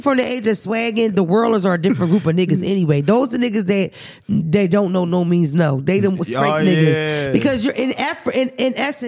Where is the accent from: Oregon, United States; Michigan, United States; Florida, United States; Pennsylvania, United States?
Pennsylvania, United States; Philadelphia; When I grew up in North Philly, right, I can recall running down to like Broad Erie, Broad Allegheny.